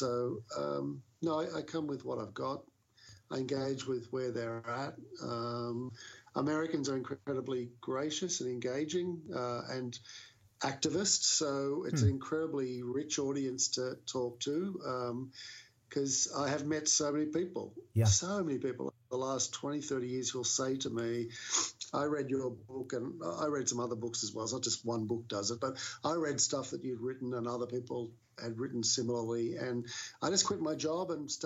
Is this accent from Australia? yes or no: yes; Australia; I think, yeah, the outsider perspective, I think, is what I bring as an Australian coming into different contexts.